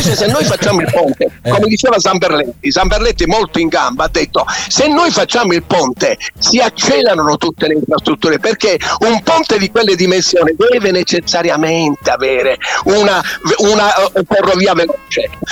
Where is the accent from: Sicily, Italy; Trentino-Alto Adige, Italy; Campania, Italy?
Sicily, Italy; Io sono siciliano, ancora ci state perdendo tempo.